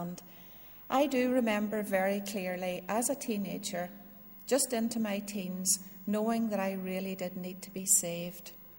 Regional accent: Castlederg, Northern Ireland, United Kingdom; I grew up in Castledurg in County Tyrone. I was born into a family of four children.

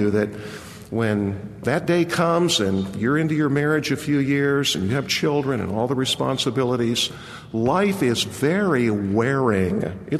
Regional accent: Kansas, United States; I grew up in Kansas. We very often had a bird dog.

